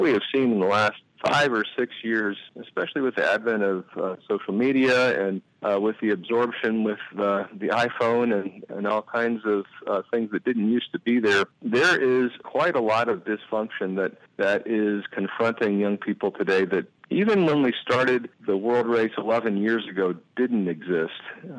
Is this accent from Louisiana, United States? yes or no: no; Missouri, United States; I grew up in the States in Missouri, and I'd never seen anything like what I experienced in Guatemala